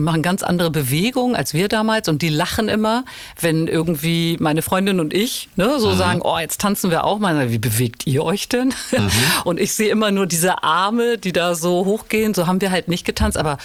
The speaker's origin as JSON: {"language": "German", "region": "Hamburg", "country": "Germany", "tie": "born or raised there", "said": "Ich bin ja in Lockstedt groß geworden und ich habe ein bisschen was Ähnliches gesucht."}